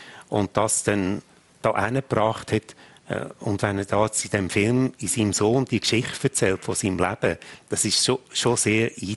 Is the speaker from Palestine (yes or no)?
no; Switzerland; als Schweizer ist man schon privilegiert.